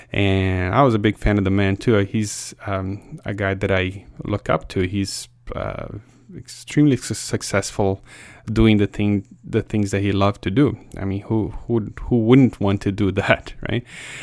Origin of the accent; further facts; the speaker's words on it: Brazil; English is a second language; I'm going to Brazil next week, which happens to be my home country, by the way. So if you wonder where my accent is from, that's what it is.